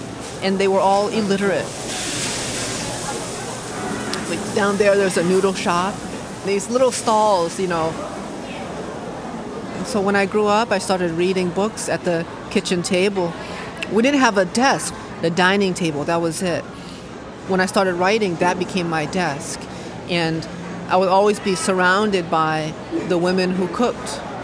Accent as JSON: {"language": "English", "town": "Hartford", "region": "Connecticut", "country": "United States", "tie": "born or raised there", "said": "I immigrated in 1990. I was 2 years old. And this place reminds me of my childhood, growing up in Hartford, Connecticut"}